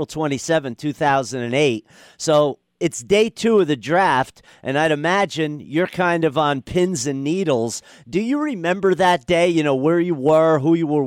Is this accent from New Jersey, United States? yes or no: yes; New Jersey, United States; I was born and raised in North Jersey, big Giants fan.